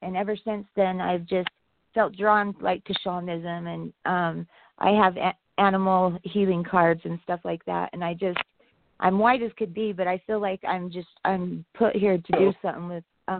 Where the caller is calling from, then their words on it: Wyoming, United States; I'm calling from Wyoming.